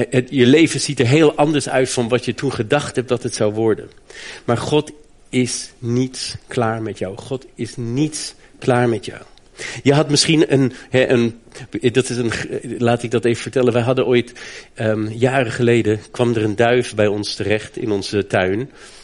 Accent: Germany; Ik ben in Duitsland opgegroeid en toen ik 16 jaar oud was, 16 jaar, heb ik een elektrische gitaar gekocht.

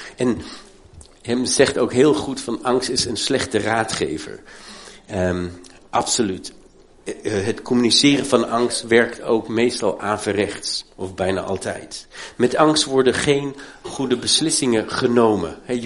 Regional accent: Germany; maar ik ben in Duitsland opgegroeid

